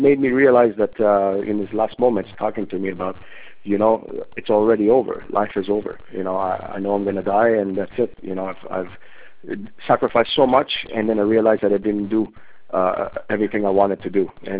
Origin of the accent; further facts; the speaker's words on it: Canada; because we're from Canada, the North thing.